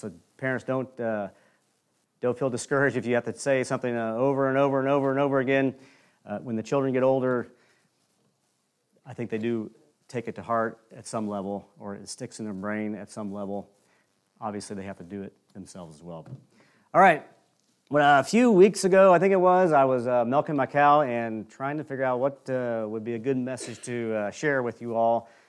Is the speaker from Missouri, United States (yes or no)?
yes; Rolla, Missouri, United States; I can remember in my hometown, Rolla, there was a little small town. I was born and raised in Missouri